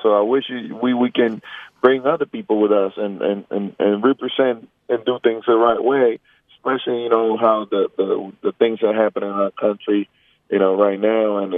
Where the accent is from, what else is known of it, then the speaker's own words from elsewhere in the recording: Puerto Rico; growing up in Puerto Rico, you know, we're a baseball country, and there were not many basketball courts around close to my house